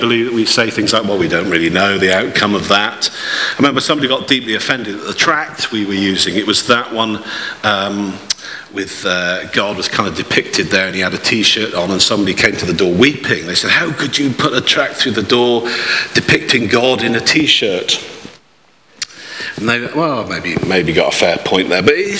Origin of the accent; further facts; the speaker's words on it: England, United Kingdom; we're also English. I know some of you would love to be English. I mean British. We're British.